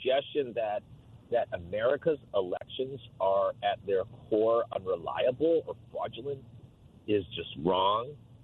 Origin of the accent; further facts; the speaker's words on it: United States; I'm their friend and I'm an American, I'm a human being.